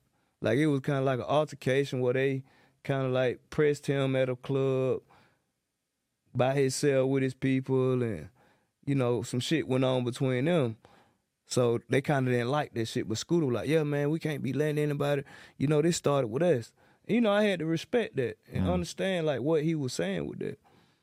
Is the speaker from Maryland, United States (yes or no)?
no; Atlanta, Georgia, United States; Because me, I'm from John Burr South, Zone 3.